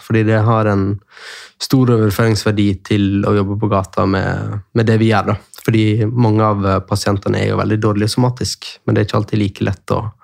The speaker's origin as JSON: {"language": "Norwegian", "town": "Jølster", "region": "Vestland", "country": "Norway", "also_born_or_lived": "Oslo", "said": "jeg kommer fra Jølster, Sogn og Fjordane, men jeg bodde i Oslo i 10-15 år."}